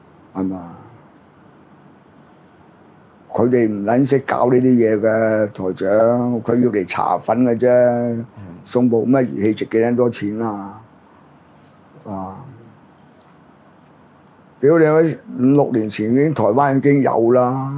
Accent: China; 所以我們作為中國人呢最重要是清醒

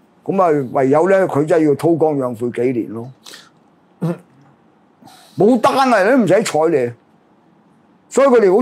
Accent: China; 我作為中國人，我梗係幫自己國家

